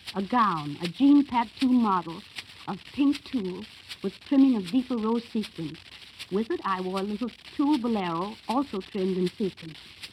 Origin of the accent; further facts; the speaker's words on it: California, United States; I love the city, but as a Californian, I simply freeze there in the snowy winter.